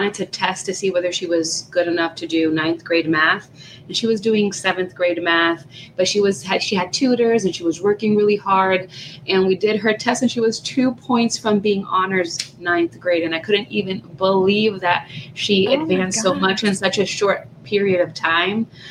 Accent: Puerto Rico; now in United States; We're from Puerto Rico.

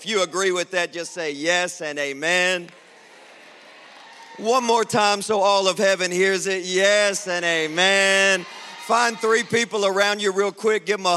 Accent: Nashville, Tennessee, United States; Listen, I'm from the South. In America, Nashville, Tennessee.

